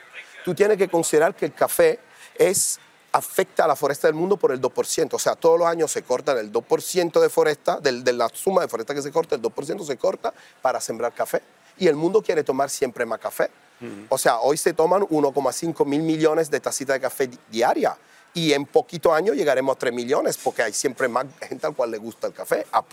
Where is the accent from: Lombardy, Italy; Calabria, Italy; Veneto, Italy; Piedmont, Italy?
Piedmont, Italy; Turin; Spanish is a second language; yo soy de Torino